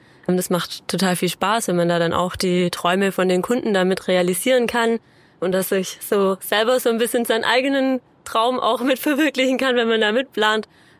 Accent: Baden-Württemberg, Germany; now in Palma, Spain; Ja, bin da bei uns in Baden-Württemberg sehr aktiv.

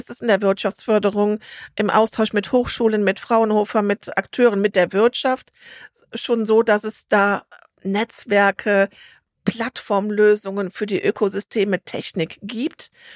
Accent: North Rhine-Westphalia, Germany; Ich komme aus der Nähe von Bonn.

